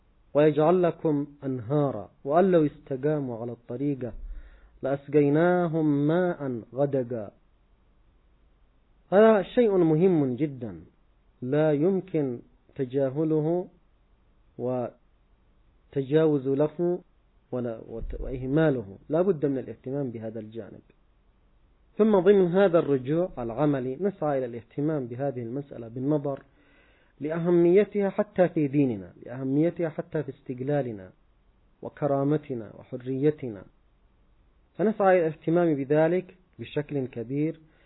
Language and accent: Arabic; Yemen; عندنا في اليمن